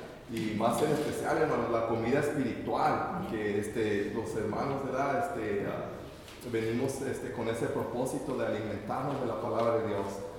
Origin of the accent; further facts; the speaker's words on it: El Paso, Texas, United States; nuestro hermano se graduó allí en El Paso, Texas, de donde soy yo.